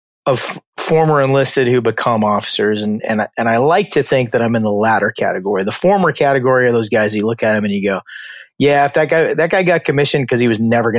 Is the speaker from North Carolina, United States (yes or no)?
no; California, United States; So I was born in the South Bay. When people talk about California, you hear the Bay Area.